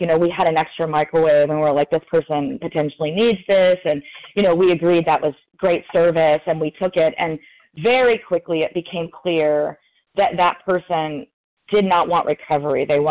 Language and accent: English; Louisville, Kentucky, United States; I'm from Louisville, Kentucky, compulsive overeater.